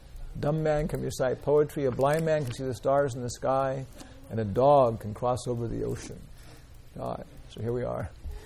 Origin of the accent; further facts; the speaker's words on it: California, United States; So I grew up in California. Went to the University of California.